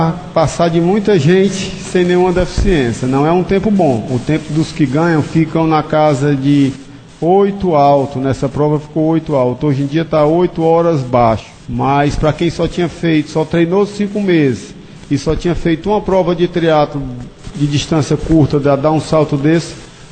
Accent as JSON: {"language": "Portuguese", "region": "Ceará", "country": "Brazil", "said": "Nada contra os patrícios paulistas, mas eu sou daqui mesmo"}